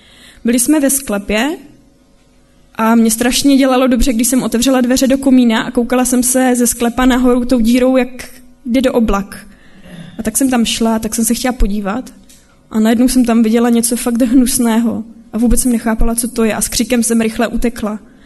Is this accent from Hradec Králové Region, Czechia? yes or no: no; Ostrava, Moravian-Silesian Region, Czechia; now in Beroun, Czechia; Teďka momentálně bydlím v Berouně a moje kroky se tam dostaly. Původem pocházím z Ostravy